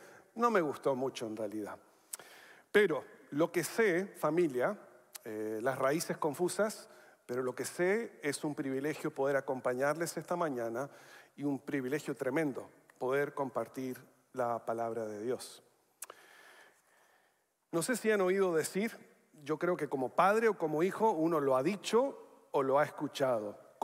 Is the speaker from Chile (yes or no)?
yes; Chile; Tengo raíces varias. Nacido en Chile, criado en Chile, de padre norteamericano, de madre canadiense. Mis hijos han nacido en Estados Unidos, Uruguay y Chile. Así que tengo varios pasaportes